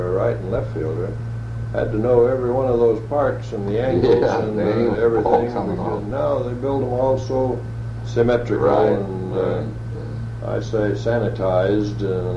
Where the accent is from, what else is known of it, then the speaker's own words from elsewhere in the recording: McAllen, Texas, United States; I was raised on the Texas border, way down in a little town called McAllen, Texas.